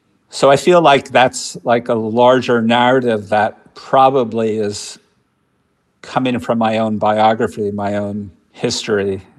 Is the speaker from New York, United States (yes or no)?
yes; Brooklyn, New York, United States; I grew up in Park Slope in Brooklyn, and my father was a psychoanalyst, and he had his office in the basement of our home in Park Slope